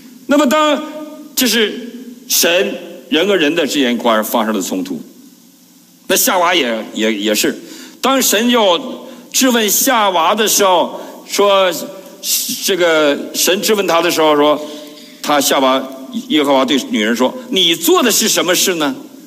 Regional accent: Northeast China, China; 我们东北人全是汉奸，不是汉奸就亡国奴。

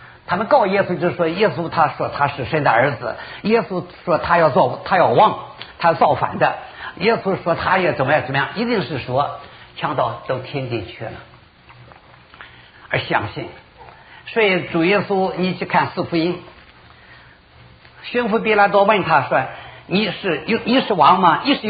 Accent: Shandong, China; 我是山东人啊

